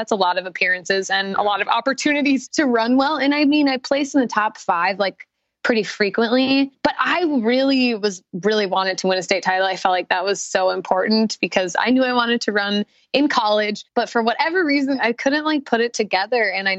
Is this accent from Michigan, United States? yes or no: no; Perham, Minnesota, United States; I'm from Perham and I'm from Ottertail County. So that's pretty exciting. I grew up in a town of about 3,000 people population wise.